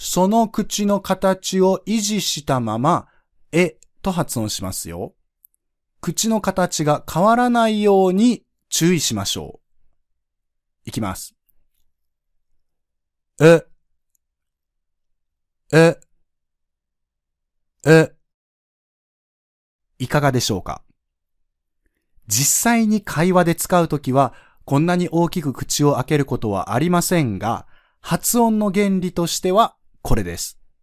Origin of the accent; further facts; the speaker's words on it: Kansai, Japan; 僕もそうですが、特に関西出身の人はすべての音に母音が入ってしまう傾向にあります。